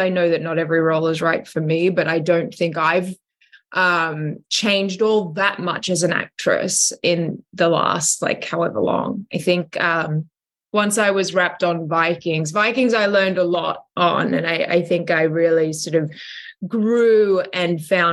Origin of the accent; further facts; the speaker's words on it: Australia; accent: Australian; Do you know, I've never actually worked in my natural accent. I've never been Australian for a character.